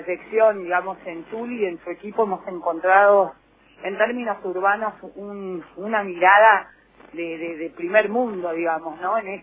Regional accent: Argentina; a mí desde lo como argentina me alegra muchísimo, porque si bien no soy jujeña

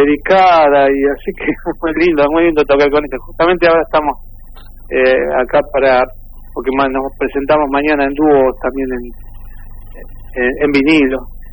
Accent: Buenos Aires, Argentina; Soy de Buenos Aires

